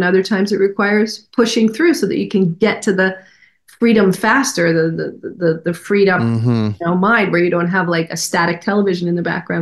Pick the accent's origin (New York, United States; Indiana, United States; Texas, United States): Texas, United States; Houston; born there; Well, I was born in Houston. I was raised here.